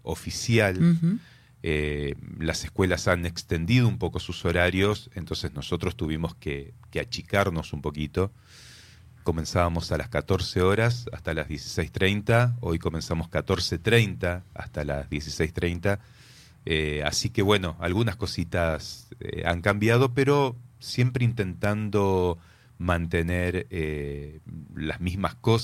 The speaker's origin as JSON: {"language": "Spanish", "town": "Moisés Ville", "region": "Santa Fe", "country": "Argentina", "lives_now": "Paraná, Argentina", "said": "Ahí quedé. Moisés Ville."}